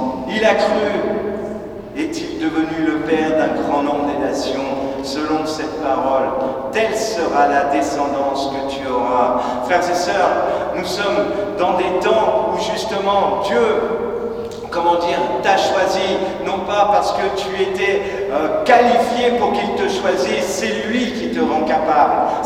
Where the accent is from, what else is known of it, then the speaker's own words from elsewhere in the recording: Paris, Île-de-France, France; dans ce quartier où j'ai grandi, à Porte-d'Aubervilliers, une petite école de secteur.